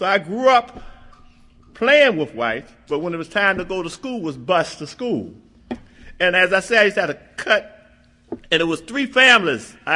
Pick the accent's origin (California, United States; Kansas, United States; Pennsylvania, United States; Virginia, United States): Virginia, United States; Alexandria; born there; I was born in Alexandria, Virginia, and I'm glad I got people up front here to keep me honest.